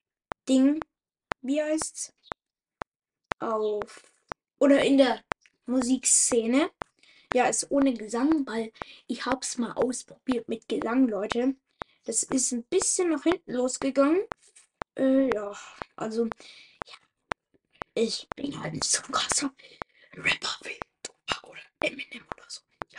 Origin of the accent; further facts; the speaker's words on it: Germany; Ich komme aus Germany und habe derzeit einen Follower.